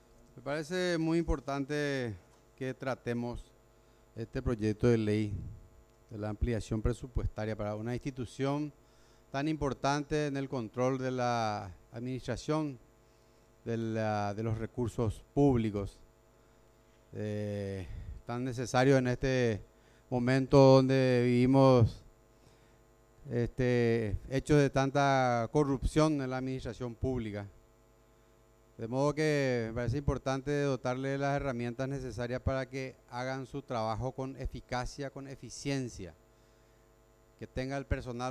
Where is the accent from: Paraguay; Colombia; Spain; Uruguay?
Paraguay; San Pedro; que me avergüenza como ex intendente y como sanpedrano, como paraguayo